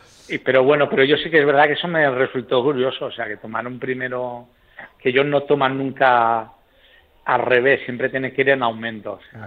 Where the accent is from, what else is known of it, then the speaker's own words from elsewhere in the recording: Valencian Community, Spain; Como buen valenciano ya sabéis la respuesta.